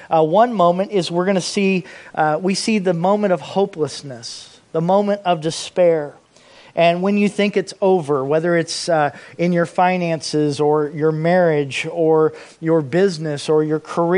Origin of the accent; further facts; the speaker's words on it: Indianapolis, Indiana, United States; I'm from Indianapolis, Indiana, originally